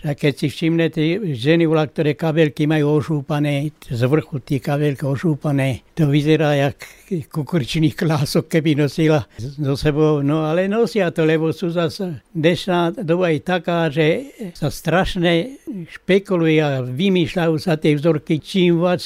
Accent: Bučany, Trnava Region, Slovakia; pochádzam z Bučana. Niekoľko rokov som z Bučan dochádzal do Trnavy.

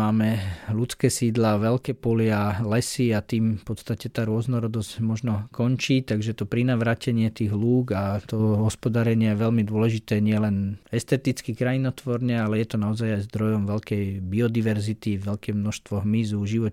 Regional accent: Bratislava, Bratislava Region, Slovakia; ja som práve rodený Bratislavčan

